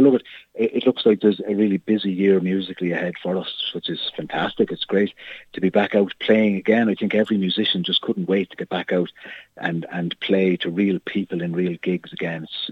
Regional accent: Athy, Leinster, Ireland; Tomorrow evening, Owen, we're launching it in my hometown of Athy

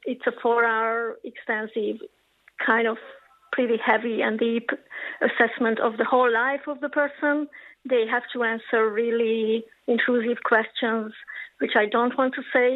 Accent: Hungary; English is a second language; now in Ireland; So I'm originally from Hungary

